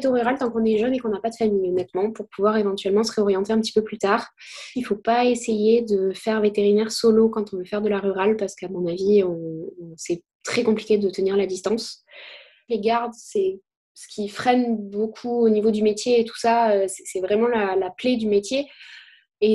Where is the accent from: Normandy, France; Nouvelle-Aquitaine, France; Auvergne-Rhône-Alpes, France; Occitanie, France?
Occitanie, France; J'ai 24 ans. Je viens d'Aveyron à la base, donc plutôt milieu rural, et j'allais en fait aider à traire les vaches le week-end à 6h du mat.